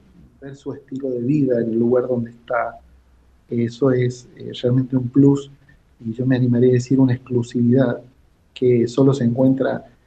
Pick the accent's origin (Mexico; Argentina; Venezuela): Argentina; Villa Mercedes, San Luis; born there; De hecho, hay uno que está al norte de San José, que es Villa Mercedes, que es mi pueblo natal, donde yo nací